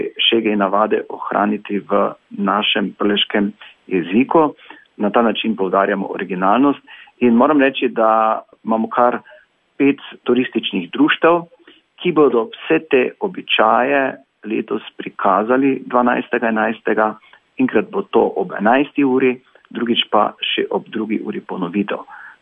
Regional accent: Styria, Slovenia; kajti Štajerci smo znani po dobrih vinih, ki so primerna za špricer vina.

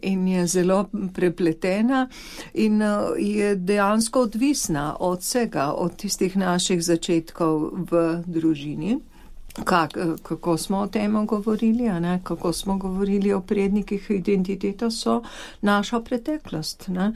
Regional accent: Slovenian Littoral, Slovenia; kako so Primorci, smo Primorci, ne?

